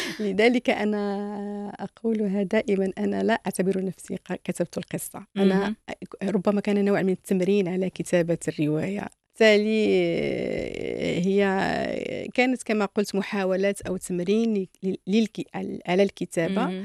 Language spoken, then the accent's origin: Arabic; Morocco; also born or lived in Rabat; في الطفولة الأولى كنا في واحد المناطق يعني نائية، لا كهرباء لا ماء لا شيء، وأنا ولدت في الرباط يعني، وكنا نأتي كثيرا إلى الرباط.